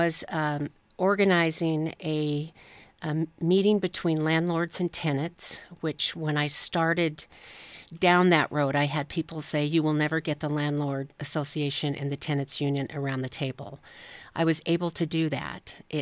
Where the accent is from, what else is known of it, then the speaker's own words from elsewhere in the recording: Spokane, Washington, United States; So I was born and raised in Spokane, and this year I have never seen as many homeless people needing resources as I have this year.